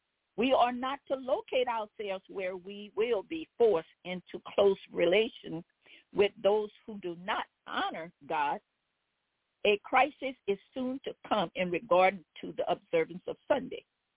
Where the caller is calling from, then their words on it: Baton Rouge, Louisiana, United States; I'm calling from Baton Rouge, Louisiana.